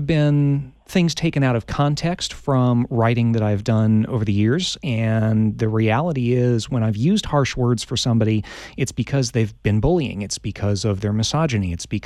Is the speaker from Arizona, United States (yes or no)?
yes; Green Valley, Arizona, United States; Well, I'm very much a desert rat, native to the area, born and raised in Green Valley, and went to the U